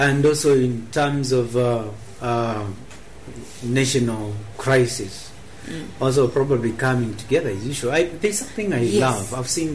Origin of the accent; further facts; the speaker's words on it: Kenya; now in England, United Kingdom; I used to look forward so much when I'm coming from England. Yeah. I'm like, I'm going home. I'm catching up with my Swahili songs.